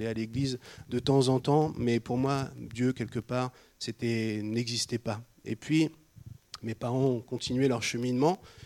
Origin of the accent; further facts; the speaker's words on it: Normandy, France; Donc, j'ai 44 ans et moi, j'ai grandi en Normandie, dans la région de Rouen.